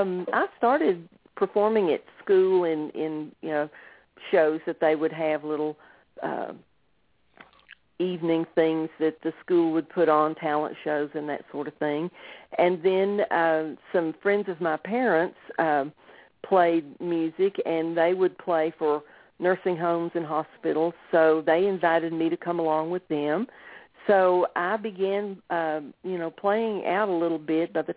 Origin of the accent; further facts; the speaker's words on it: Texas, United States; also born or lived in Amarillo / Big Spring; now in Abilene, United States; Well, I was born in Amarillo, and then when I was about three, we moved down to Big Spring, Texas, which is further west Texas than where we live now in Abilene. And we bought a place out in Glasscock County a few years later and moved out there, and that's where I grew up